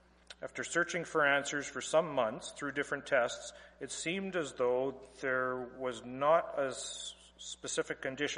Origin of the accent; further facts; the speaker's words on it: Vulcan, Alberta, Canada; I grew up in Vulcan, Alberta, as a regular attender of church, youth group, and camp.